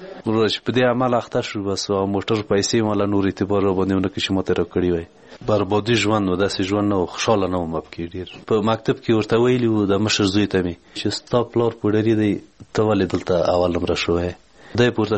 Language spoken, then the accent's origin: Pashto; Parwan, Afghanistan; د پروان د ولایت یمه، د غوربند ولسوالۍ.